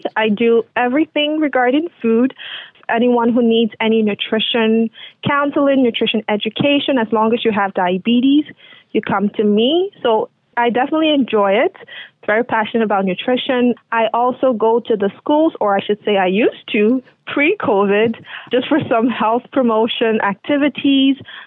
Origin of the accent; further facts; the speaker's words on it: Nigeria; now in Canada; I'm Nigerian originally, right?